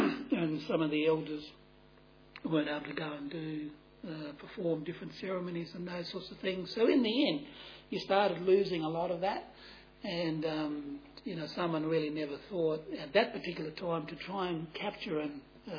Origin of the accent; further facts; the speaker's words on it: Katanning, Western Australia, Australia; I was born in Katanning, which is a town in the southwest corner of Western Australia, and I grew up in an Aboriginal reserve till about 12, 13